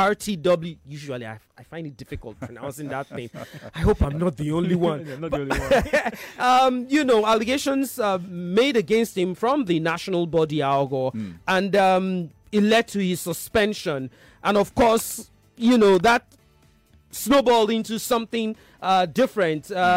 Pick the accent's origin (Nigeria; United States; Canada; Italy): Nigeria; Okoko; I grew up in Okoko, Tipa's Garage, in case you live around that area. I spent a lot of my teenage age, you know, over there.